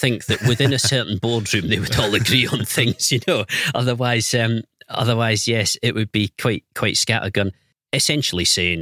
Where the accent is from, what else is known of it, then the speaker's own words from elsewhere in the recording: Scotland, United Kingdom; I mean, I've always been a club man over a country man, which might be something about being Scottish, really.